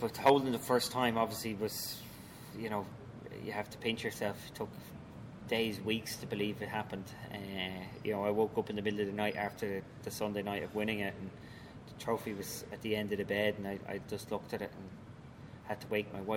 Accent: Ireland; The heat doesn't really bother me, even though I come from Ireland.

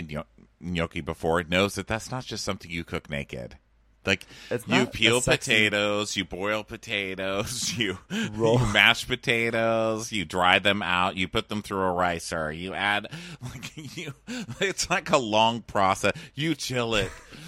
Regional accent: Boston, Massachusetts, United States; Yeah, that's right. I'm from Boston.

